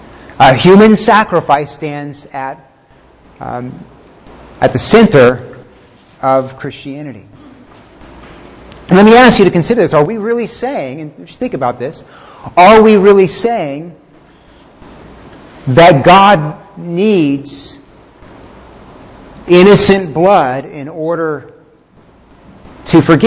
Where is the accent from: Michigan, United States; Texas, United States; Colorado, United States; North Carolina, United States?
Texas, United States; I grew up in Texas, and the Aztecs were in Mexico, so that was kind of close for me.